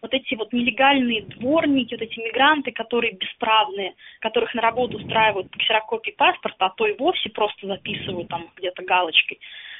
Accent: Smolensk, Smolensk Oblast, Russia; Я сама родом из Смоленска, у меня там как бы все дворники во всех дворах русские.

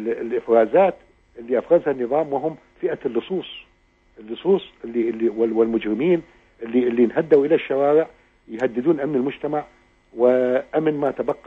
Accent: Iraq; وبالنتيجة نحن نحتاج كعراقيين جميعا، نحتاج كعراقيين إلى فترة سميتها في وقتها فترة نقاهة

